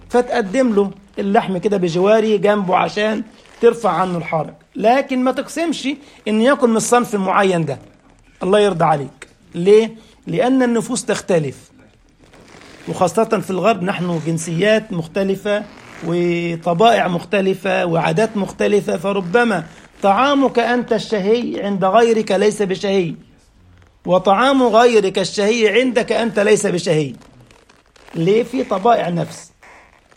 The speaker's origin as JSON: {"language": "Arabic", "country": "Egypt", "moved": "as an adult", "lives_now": "Germany", "said": "عندما اتيت المانيا حديثا ودعيت في بدايه وجودي هنا في رمضان ايضا على الفطور، وانا لا اعرف عادات غيري، ان انا جاي من مصر وكان اول مره اتغرب"}